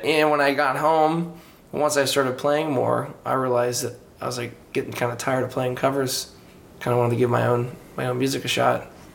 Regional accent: Litchfield, Illinois, United States; moved away as an adult; now in St. Louis, United States; Yeah, it was where I grew up and lived, and until I was about 18, and then I went in the Navy for 4 years and moved back, and then I moved here about 2 years ago now.

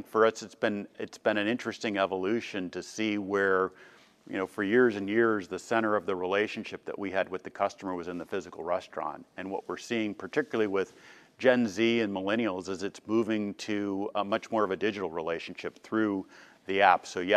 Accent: Cincinnati, Ohio, United States; also born or lived in Boston / East Coast; So I was born in Boston, grew up on the East Coast until we started moving around, went to high school in Cincinnati, and then ultimately went to college down in North Carolina.

